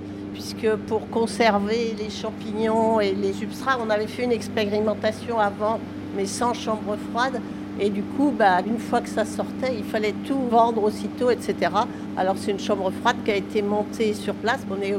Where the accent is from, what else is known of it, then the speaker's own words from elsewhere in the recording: Pays de la Loire, France; moi je suis originaire d'Anjou, il y en a pas mal dans les caves du Saumurois